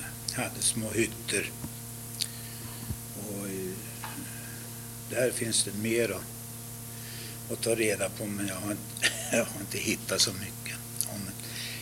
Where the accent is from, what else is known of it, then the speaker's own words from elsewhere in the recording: Ängsjö, Sweden; så har jag hört hemma i Ängsjö och gör väl det fortfarande.